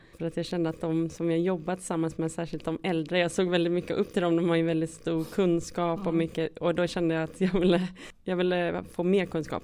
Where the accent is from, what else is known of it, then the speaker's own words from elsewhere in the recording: Gothenburg, Västra Götaland County, Sweden; now in Jämtland, Sweden; jag känner ju mig alltid som en göteborgare i Jämtland. Jag blir liksom inte jämte. Så. Men jag trivs ändå här nu.